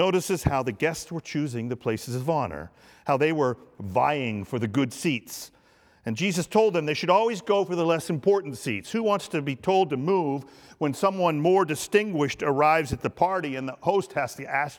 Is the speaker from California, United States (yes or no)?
no; New Jersey, United States; I'm from North Jersey, Dave is from Pittsburgh